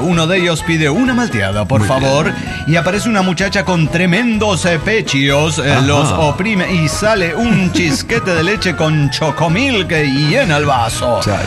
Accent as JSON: {"language": "Spanish", "town": "Coatzacoalcos", "region": "Veracruz", "country": "Mexico", "said": "Soy la regia de Coatzacoalcos de Veracruz."}